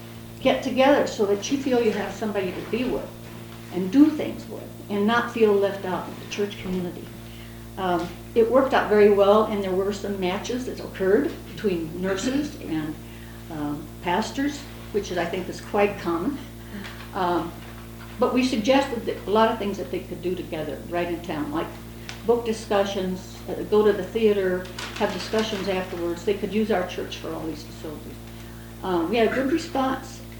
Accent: Iowa, United States; also born or lived in Rock Island, Illinois; I'm from Rock Island, Illinois. Oxfam College is where I went to school and where I live present also. I've been at Holden for many years. I grew up in a very small town in Iowa.

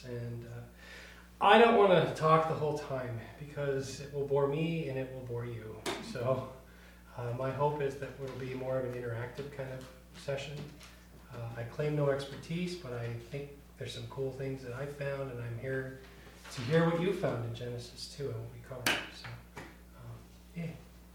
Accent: West Fargo, North Dakota, United States; And we come from West Fargo, North Dakota, by vocation, and Fargo, North Dakota, too, by location and work for my wife, Mara.

